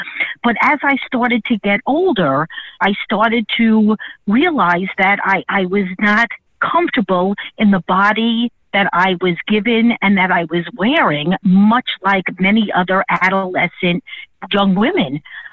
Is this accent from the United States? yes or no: yes; New York, United States; I came from the South Shore of Long Island. We were very diverse.